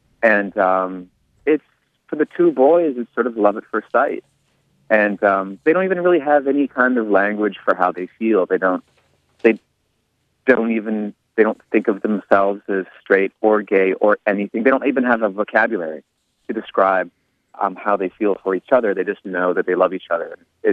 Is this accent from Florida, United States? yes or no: no; Leech Lake, Minnesota, United States; I'm Ojibwe from Leech Lake, and so, you know, that whole aspect of the story is sort of drawn from the place that I care about the most and love the most. But my father's also, he's Jewish. He's not from Leech Lake. He's from Austria